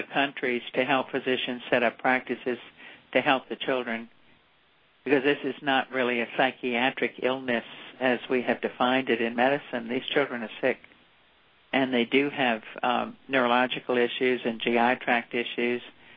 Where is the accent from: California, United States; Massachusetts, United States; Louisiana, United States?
Louisiana, United States; New Orleans; I grew up in New Orleans where we had a very small lot behind our home